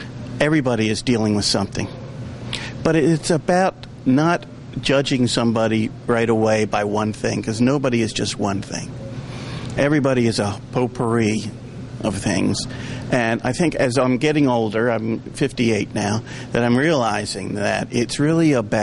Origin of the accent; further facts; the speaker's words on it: Baltimore, Maryland, United States; also born or lived in Northern Ireland; I'm from Baltimore, but I lived in Northern Ireland for 10 years.